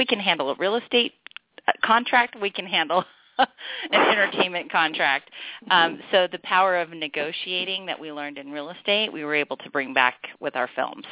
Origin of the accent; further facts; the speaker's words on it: Pasadena, California, United States; and then, of course, my hometown, Pasadena.